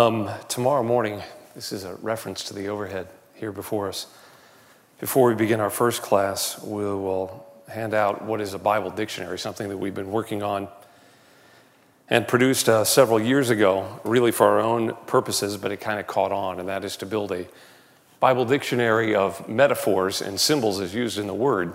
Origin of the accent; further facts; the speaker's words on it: Texas, United States; whenever I say I'm from Texas, people say, do you know Stan Isbell?